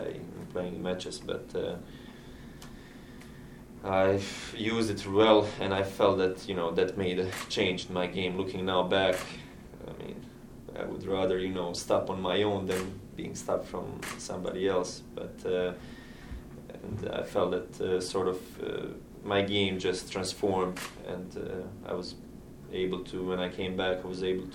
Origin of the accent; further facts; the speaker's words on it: Croatia; coming from a small country, it's also another positive thing. We are very emotional from Croatia, and maybe from all this part of Europe, where we love to compete.